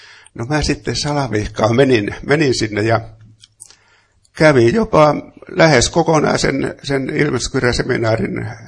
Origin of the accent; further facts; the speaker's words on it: Loppi, Kanta-Häme, Finland; born there; Mä olen syntynyt Lopella välirauhan aikana, mutta varsinaiset sukujuuret juontaa äidin puolelta tuonne Karjalan sinne Andrean kannakselle ja isän puolelta taas Pohjois-Karjalaan